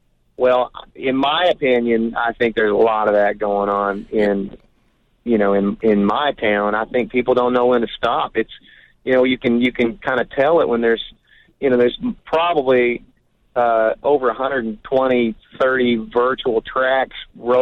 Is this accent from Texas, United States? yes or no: no; Oklahoma, United States; There's a good chance, yeah, because I'm from Oklahoma, so I'm a cowboy at heart.